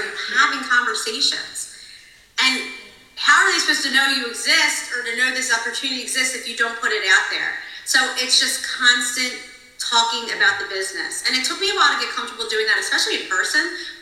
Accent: Philadelphia, Pennsylvania, United States; we're different from Midwest people, us Philly people, so us East Coast people.

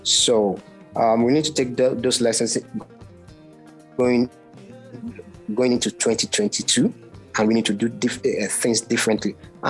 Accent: Nigeria; as a Nigerian living in Lagos, I always have to prefer going all the way to the UK

